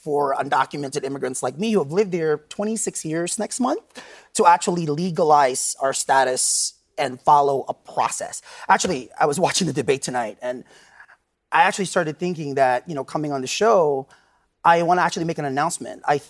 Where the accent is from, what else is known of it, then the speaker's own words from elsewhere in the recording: Philippines; now in United States; And I'm Filipino. And whenever the media said anything about illegal people, it was always about Mexico.